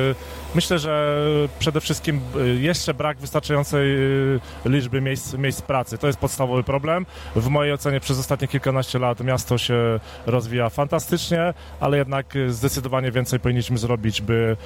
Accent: Kielce, Świętokrzyskie Voivodeship, Poland; Jestem rodowitym kielczaninem. Od ponad 40 lat. Urodziłem się w Kielcach, mieszkam w Kielcach.

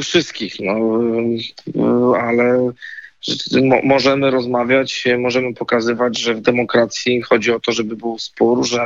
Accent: Warsaw, Masovian Voivodeship, Poland; jestem warszawiakiem, więc znam to miasto jak własną kieszeń. Chowałem się na Mokotowie

